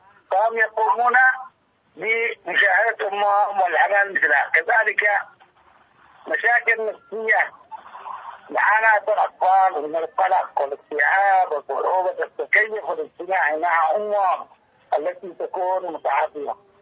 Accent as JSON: {"language": "Arabic", "country": "Yemen", "said": "ولكن عندنا في اليمن تذكر هذه المضاعفة قد تؤدي إلى الوفاة"}